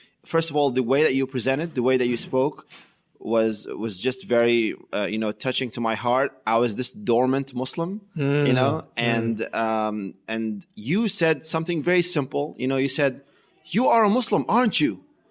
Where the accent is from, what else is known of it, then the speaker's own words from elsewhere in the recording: Syria; English is a second language; moved away as an adult; also born or lived in New Jersey; now in United States; It was back in 1999 when I first came. I came from Syria and right off of high school. And I was just learning English